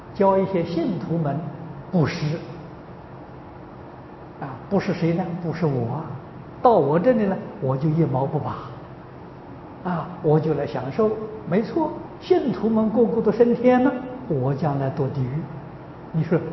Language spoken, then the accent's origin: Chinese; China; 离开佛教，我们中国人不会说话，这是真的，一点都不错。